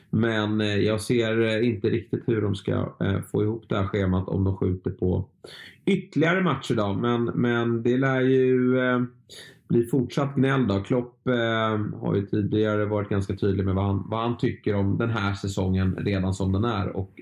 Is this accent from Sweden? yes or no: yes; Sweden; Det är så lätt som svensk att säga att ni har rånat oss på en Premier League-helg med allt vad det innebär.